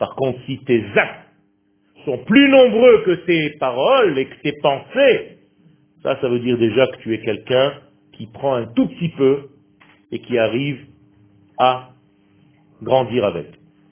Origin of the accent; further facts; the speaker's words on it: Israel; born there; first language Hebrew; French is a second language; Et moi je suis né Israël. Je suis né en Israël. Ma langue natale c'est l'hébreu.